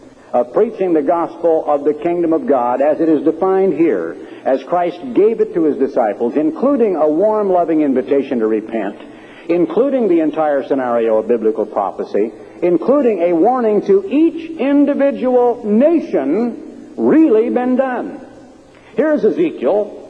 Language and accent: English; Oregon, United States; I'm an Oregonian. I grew up in Oregon during World War II, when for a time it looked like the United States might not survive.